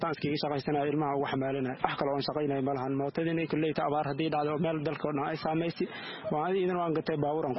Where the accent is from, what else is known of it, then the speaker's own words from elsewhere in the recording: Bu'aale, Middle Juba, Somalia; waxaan ka imaaday soomaaliya bu-aale, waxaan imaaday bisha sagaalaad.